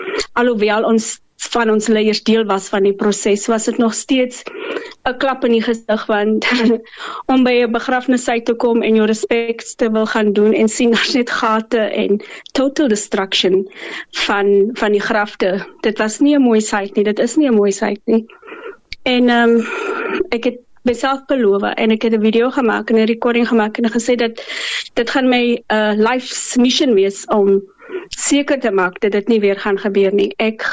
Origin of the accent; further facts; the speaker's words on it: Steinkopf, Northern Cape, South Africa; born there; alhoewel ek gebore Namakwalander is, geboren getore in Steinkof